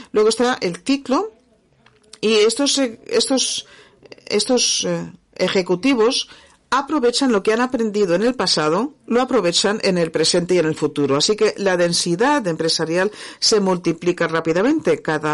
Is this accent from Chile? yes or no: no; Spain; Así que conozco bien los dos países, como español, claro